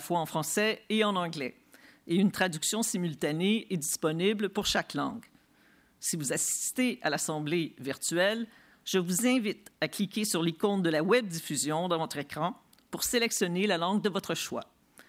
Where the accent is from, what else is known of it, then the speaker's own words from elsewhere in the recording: Montreal, Quebec, Canada; Je suis heureuse en tant que Montréalaise de souhaiter la bienvenue aux participants